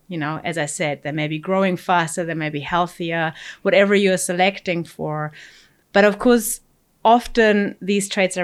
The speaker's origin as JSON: {"language": "English", "country": "Germany", "also_born_or_lived": "Australia / Sweden", "moved": "as an adult", "lives_now": "New Zealand", "said": "So originally I'm from Germany and I moved and traveled around quite a bit for my work and studies. After studying in Germany, I went to Australia, then did my PhD in New Zealand and then went to Sweden for 8 years."}